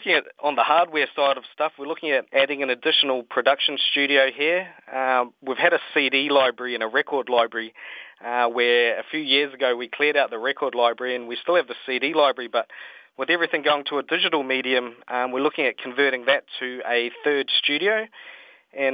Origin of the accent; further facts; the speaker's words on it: New Zealand; now in Townsville, Australia; I tell everyone back home in New Zealand, I'm originally from New Zealand